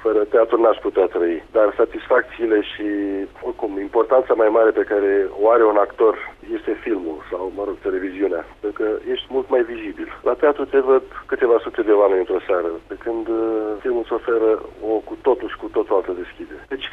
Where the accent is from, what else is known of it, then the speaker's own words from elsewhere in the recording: Moldavia, Romania; accent: Moldovan; un sudist, ca să zic mai exact, și pentru mine a fost un lucru dificil să pot vorbi ca cei din sud, să nu scap accentul meu de origine, din Moldova.